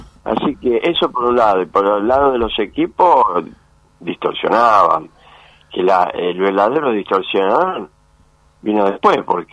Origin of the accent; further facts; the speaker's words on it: Rosario, Santa Fe, Argentina; porque yo vine de Rosario